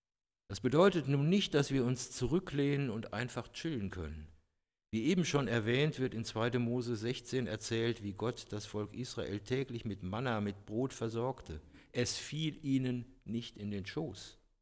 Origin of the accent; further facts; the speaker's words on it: Cologne, North Rhine-Westphalia, Germany; Ich habe damals in Köln gewohnt, das ist meine Heimatstadt.